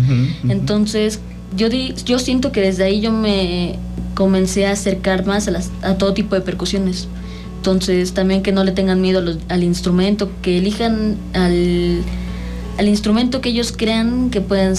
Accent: Ocotepec, Mexico; yo me pegaba a las bandas de viento que había en mi pueblo. O sea, acá, yo soy de acá de Ocotepec

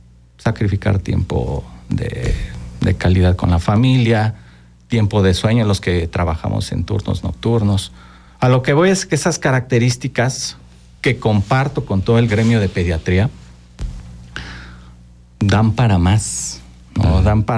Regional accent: Cuautla, Morelos, Mexico; Cuautla, Morelos

